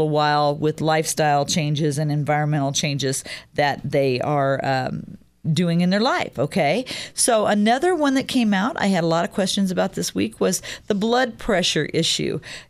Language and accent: English; Illinois, United States; was held in Chicago, Illinois, my home state, this past week.